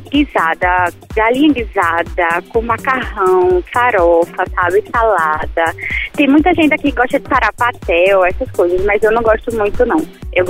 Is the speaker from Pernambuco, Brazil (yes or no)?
yes; Recife, Pernambuco, Brazil; Eu sou de Recife.